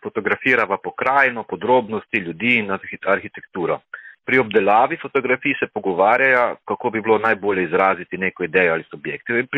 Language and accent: Slovenian; Metlika, White Carniola, Slovenia; moved away as an adult; Jaz sem Belokranjec, natančneje Metličan.